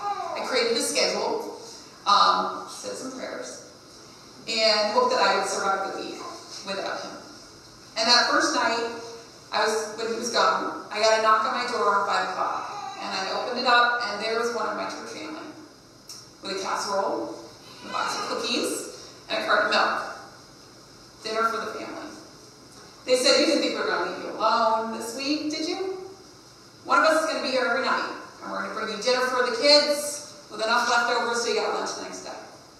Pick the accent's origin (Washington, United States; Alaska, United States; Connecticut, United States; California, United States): Connecticut, United States; Meriden; and to the church community where I was raised in Meriden that taught me about compassion and service to others.